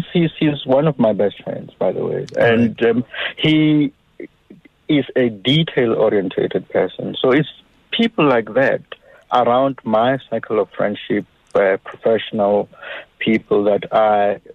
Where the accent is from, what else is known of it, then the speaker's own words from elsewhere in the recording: Tembisa, Gauteng, South Africa; also born or lived in Hamalepo; I grew up in Tembisa Township, in Kopanang section. And I also grew up in a village in Hamalepo.